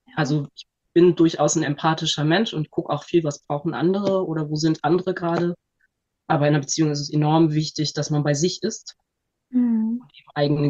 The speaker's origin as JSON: {"language": "German", "region": "Northern Germany", "country": "Germany", "said": "ich bin 41 und ich bin aus Norddeutschland"}